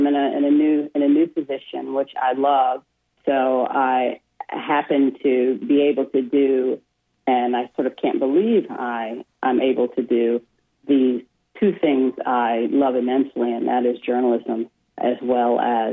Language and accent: English; Muskegon, Michigan, United States; also born or lived in St. Joseph; I was born in St. Joe, and then my family moved to Muskegon when I was about nine. So I have, you know, I spent all of my childhood and growing up in Western Michigan.